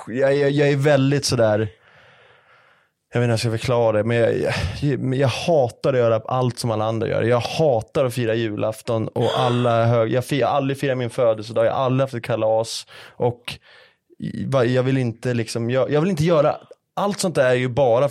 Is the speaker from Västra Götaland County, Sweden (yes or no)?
no; Solna, Stockholm County, Sweden; also born or lived in Uppsala; Alltså jag är född här i Stockholm, i Solna. Och sen när jag var 14 år flyttade vi till mellan Gävle och Uppsala. Så jag har gått i skolan i Uppsala.